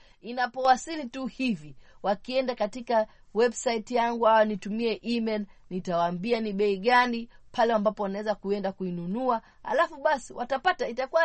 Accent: Kenya; mimi ni Mswahili, mimi ni Mkenya na mimi ni Mwafrika.

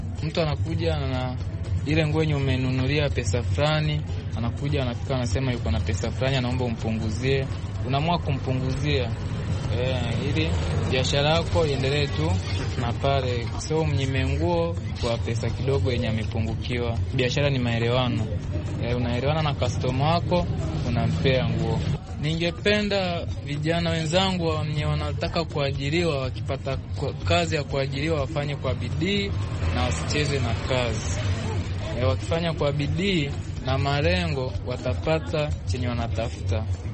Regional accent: Tanzania; now in Kenya; Mimi ni Mtanzania, niko Kenya nafanya biashara ya kuuza manguo.

